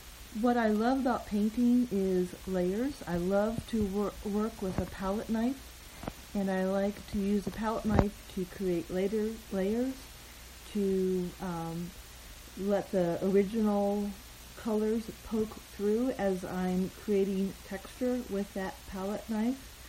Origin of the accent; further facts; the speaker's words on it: Midwest, United States; I grew up in the Midwest, and prairie days especially is a painting that reminds me of being out in the cornfields and witnessing the prairies from the Midwest.